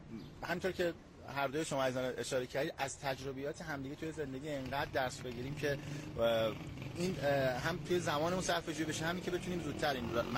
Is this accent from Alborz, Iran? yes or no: no; Arak, Markazi, Iran; مثل شهر خودمون عراق، استان مرکزی دیگه درجه ای.